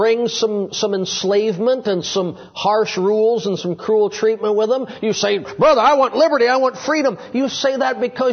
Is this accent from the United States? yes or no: yes; United States; I'm speaking as an American who has always lived in America.